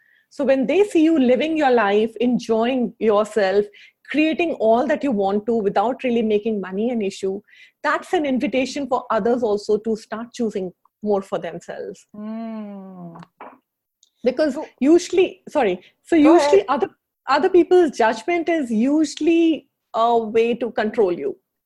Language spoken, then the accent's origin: English; Mumbai, Maharashtra, India; I am from Mumbai, and I travel all over the world conducting these classes and workshops.